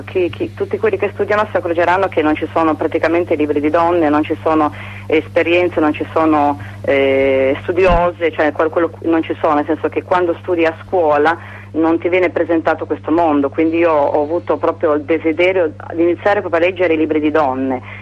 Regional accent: Liguria, Italy; now in Bologna, Italy; Io sono ligure, quindi quasi vicino a Monte Carlo, da una parte abbastanza sperduta, insomma.

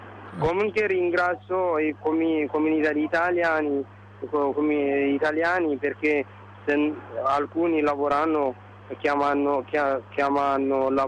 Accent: Eritrea; Italian is a second language; now in Italy; come noi che abbiamo venito da Africa, da Eritrea, un po' situazione diversa, no?

